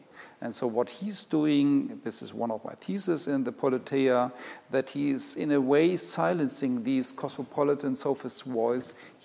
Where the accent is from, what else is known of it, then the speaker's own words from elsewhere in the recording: Germany; English is a second language; even though I'm from Germany, and Germany isn't too far from Russia in the end.